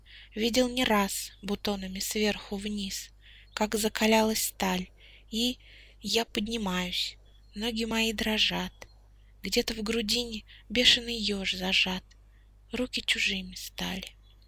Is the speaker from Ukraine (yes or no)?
no; Samara, Samara Oblast, Russia; Я поэтесса из Самары. Самара находится, как известно, в России.